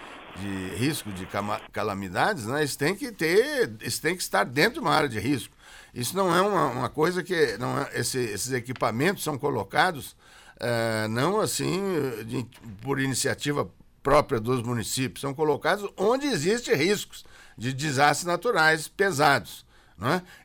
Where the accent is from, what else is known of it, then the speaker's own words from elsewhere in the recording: Cachoeira do Sul, Rio Grande do Sul, Brazil; eu sou de Cachoeira do Sul